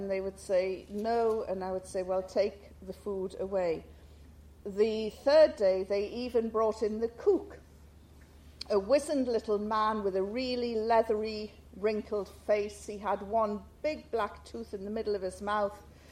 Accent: North East England, United Kingdom; accent: Geordie; And I told them I come from the north of England, and then I said it's like the tribal areas, and they quite liked this idea. And I said I come from a tribe called the Geord

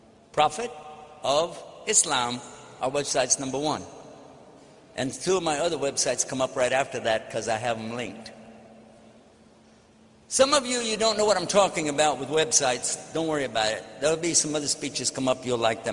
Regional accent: Texas, United States; I'm from Texas, you know what I mean?

